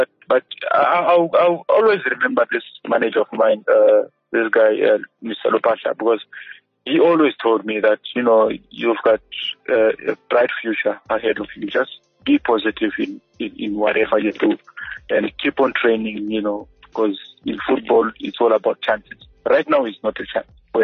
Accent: Gweru, Midlands, Zimbabwe; I grew up in Gweru, and that's where I attended my school thing.

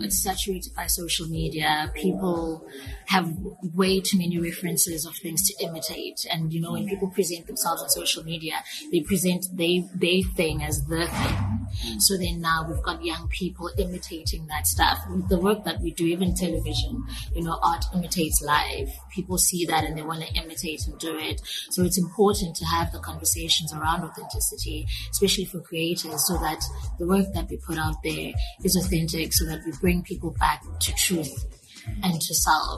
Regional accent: Umlazi, KwaZulu-Natal, South Africa; because I was raised in Mlazi. You know, I'm from here

